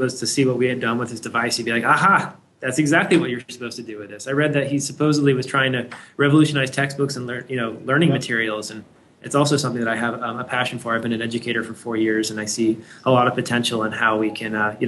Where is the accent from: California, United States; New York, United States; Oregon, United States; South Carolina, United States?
California, United States; I mean, I grew up in the Bay Area